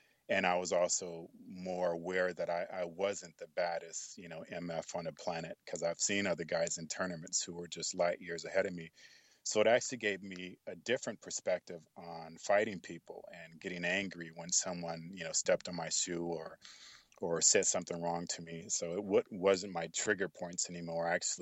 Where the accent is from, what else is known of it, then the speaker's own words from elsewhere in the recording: Fresno, California, United States; born there; You know, I was born in Fresno, California. 1965 is when I was born.